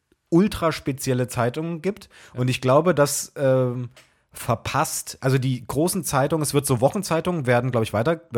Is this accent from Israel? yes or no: no; Wolfen, Saxony-Anhalt, Germany; Wir kommen aus Wolfen.